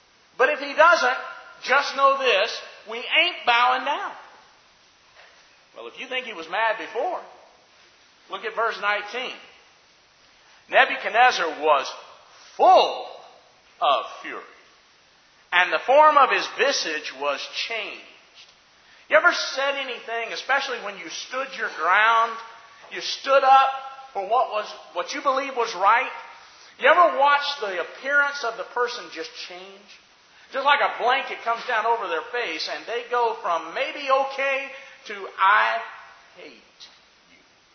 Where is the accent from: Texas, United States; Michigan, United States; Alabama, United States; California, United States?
Alabama, United States; I grew up in Alabama.